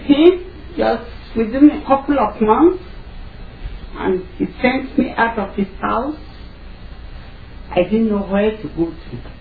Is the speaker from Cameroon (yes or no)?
yes; Cameroon; English is a second language; moved away; I'm a Cameroonian. I come from West Africa. I've been here for almost 3 years. I came here on the 4th of February 2004.